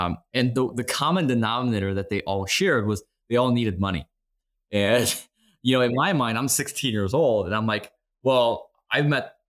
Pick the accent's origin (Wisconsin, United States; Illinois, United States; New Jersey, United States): Illinois, United States; Chicago; Chicago, right? Like that's where I'm from. That's where I still am. That's, I consider that my hometown.